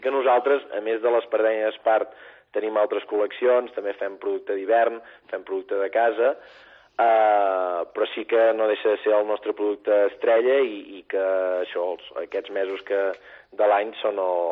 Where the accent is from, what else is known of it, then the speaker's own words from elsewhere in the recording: Girona, Catalonia, Spain; Girona, que és la ciutat que ens acull des del 68, i bueno, de fet jo sóc de Girona